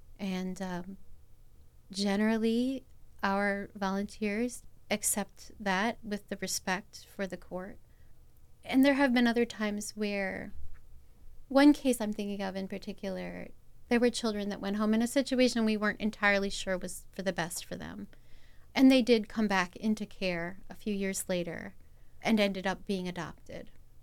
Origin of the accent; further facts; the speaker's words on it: Baltimore, Maryland, United States; I grew up in Baltimore. I saw a lot of people who were struggling and suffering